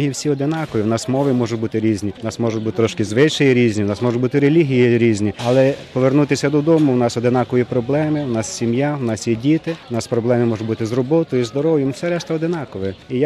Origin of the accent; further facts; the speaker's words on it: Ivano-Frankivsk Oblast, Ukraine; now in Italy; Ми з Івано-Франківщини, Коломийського району.